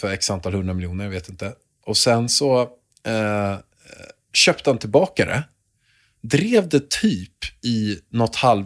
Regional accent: Chile; now in Sweden; jag är ju chilenare

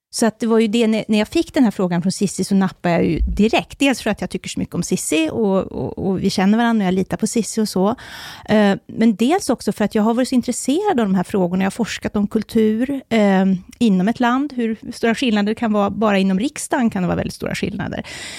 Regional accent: Borlänge, Dalarna County, Sweden; also born or lived in Uppsala / Stockholm; Jag har ju bott länge i Uppsala, jag har bott lite i Stockholm också, men jag är ju från Borlänge, så jag är ju från den här delen, det närmaste nu Sverige kommer ett rostbälte.

